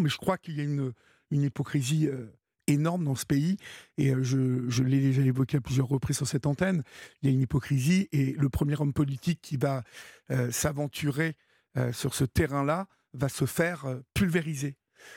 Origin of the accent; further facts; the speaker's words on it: Paris, Île-de-France, France; moi je suis parisien